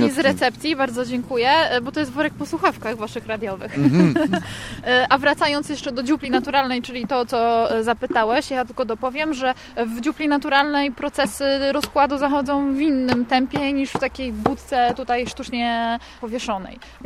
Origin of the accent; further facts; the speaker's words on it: Gdańsk, Pomeranian Voivodeship, Poland; Tak, ja jestem z Gdańska.